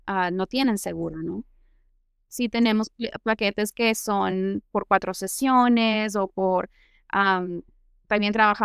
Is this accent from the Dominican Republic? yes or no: no; Connecticut, United States; si es que yo soy de Connecticut